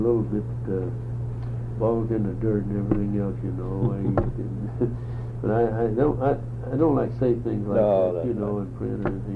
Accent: Meeker, Oklahoma, United States; I got a little museum in my hometown in Meeker, Oklahoma.

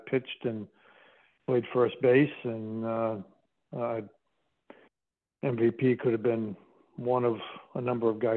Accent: Northeast, United States; I grew up in the Northeast. It's just what you did all day long, every day.

